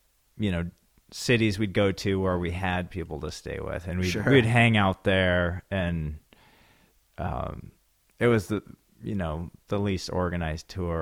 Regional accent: Bellingham, Washington, United States; I was born and raised in Bellingham.

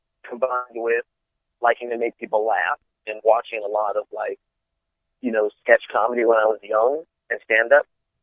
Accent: Las Vegas, Nevada, United States; Because I grew up in the Vegas that was, there was a point where they tried to make Vegas like, it was like the 90s, and they started to sell Vegas as a family destination.

